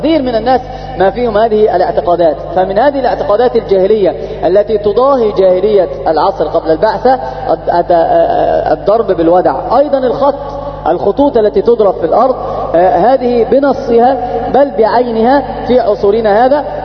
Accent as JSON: {"language": "Arabic", "country": "Egypt", "said": "فضرب الودع عندنا في مصر يسمونه يوشوش"}